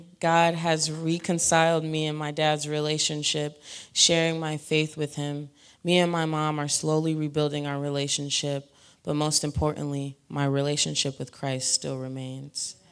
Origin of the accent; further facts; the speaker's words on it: Memphis, Tennessee, United States; now in Green Bay, United States; I'm 22 years old. I was born here in Green Bay, but I was raised in Memphis, Tennessee. If we got any Southerners in here. I'm Black and Dominican descent